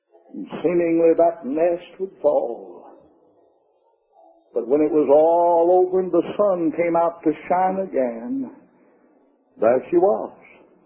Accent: Mississippi, United States; I grew up over here in Mississippi. Came close to my home coming over here. Came very close to it. Grew up on a cotton farm over there. Raised cotton.

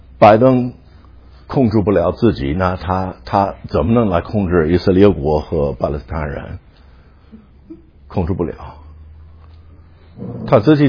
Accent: United States; 你们都知道我是美国的，我要承认我的国家的领袖特骄傲的

